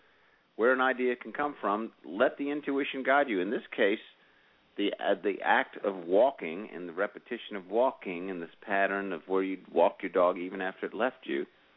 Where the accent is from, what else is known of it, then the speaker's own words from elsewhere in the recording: Chicopee Falls, Massachusetts, United States; born there; Well, I was born in Chicopee Falls, Massachusetts